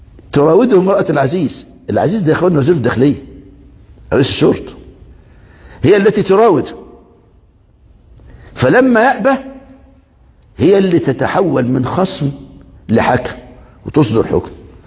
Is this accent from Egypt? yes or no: yes; Egypt; من العقوبات المتبادلة عندنا في مصر